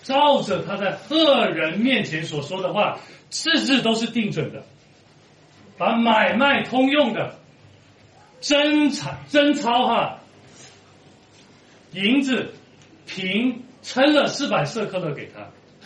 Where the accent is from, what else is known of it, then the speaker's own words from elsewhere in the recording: Guangdong, China; 中国人喜欢这样，我们潮汕人就是这个样子。